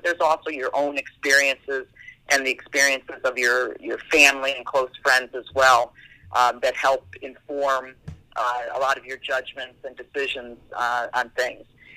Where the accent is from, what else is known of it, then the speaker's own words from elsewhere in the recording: Chicago, Illinois, United States; it was also in my hometown. I'm from Chicago, so being here in Chicago was also nice.